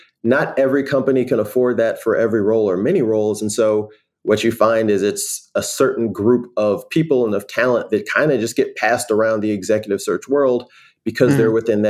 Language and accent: English; Cleveland, Ohio, United States; So, like you, had some familiarity with the 216, born and bred in Cleveland, Ohio.